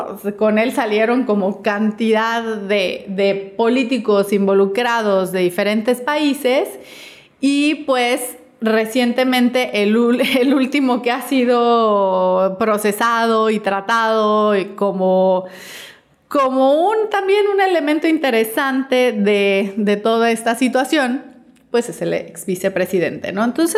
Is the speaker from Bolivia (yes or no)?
no; Mexico; si me ven de México, ya saben cómo somos los mexicanos